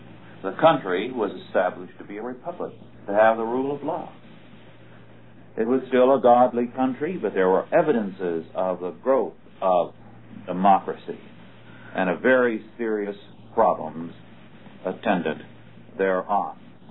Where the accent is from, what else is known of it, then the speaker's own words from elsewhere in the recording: Kingsburg, California, United States; In my hometown of Kingsburg, California, downtown